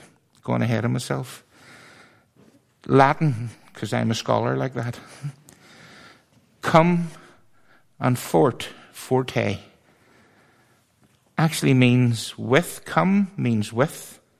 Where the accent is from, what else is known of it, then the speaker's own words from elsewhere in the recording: Belfast, Northern Ireland, United Kingdom; And I'm from East Belfast.